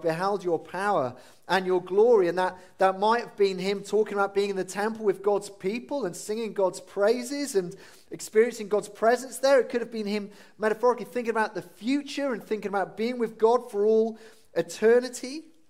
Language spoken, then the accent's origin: English; Wales, United Kingdom; But for those of us who were born and do remember it, and as a Welshman I did enjoy it